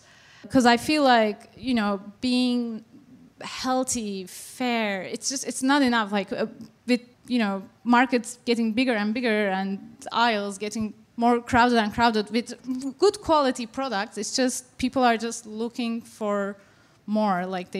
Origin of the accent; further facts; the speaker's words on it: Turkey; now in United States; They were my favorite fruit when I was growing up in Turkey.